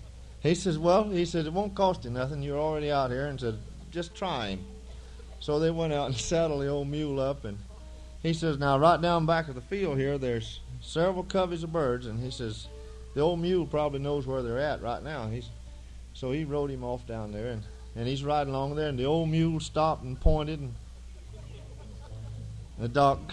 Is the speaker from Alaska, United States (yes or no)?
no; Georgia, United States; now in West Palm Beach, United States; I'm originally from Georgia. I've lived down around West Palm Beach for a long time now